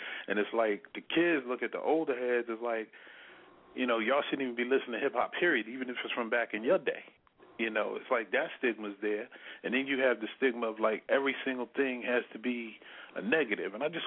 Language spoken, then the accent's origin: English; New York, United States; And I was born and raised in New York, so the whole movement come from top to bottom.